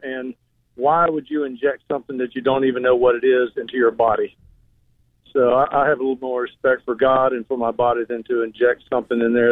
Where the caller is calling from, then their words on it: New Bern, North Carolina, United States; New Bern, North Carolina.